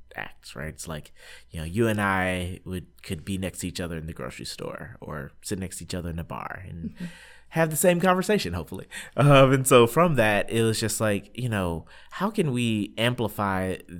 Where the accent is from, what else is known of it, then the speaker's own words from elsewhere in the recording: Atlanta, Georgia, United States; so I grew up in Atlanta. You know, where it was a community that's, you know, I'm African American male, and it's a community that, you know, is largely African American.